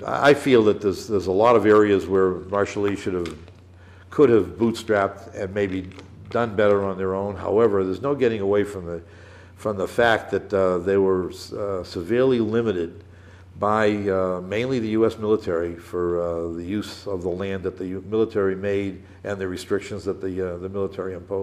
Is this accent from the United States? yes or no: yes; United States; As an American, you know, it pisses me off to see the mistreatment